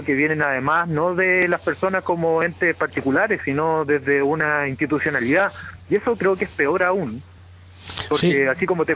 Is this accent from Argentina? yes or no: no; Chile; now in Madrid, Spain; soy chileno y vivo acá en Madrid.